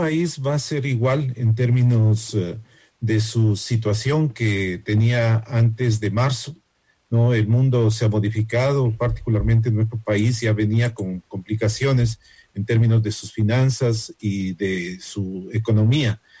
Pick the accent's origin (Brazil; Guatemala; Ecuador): Ecuador; Tenemos que juntarnos como ecuatorianos.